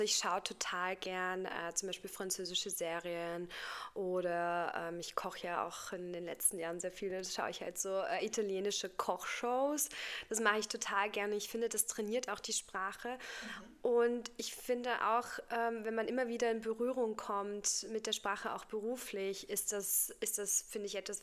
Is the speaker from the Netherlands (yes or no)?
no; Poland; born there; first language Polish; German is a second language; also born or lived in Germany; Ja, du weißt ja, ich bin ja gebürtige Polin. Das heißt, also Polnisch ist auch meine Muttersprache.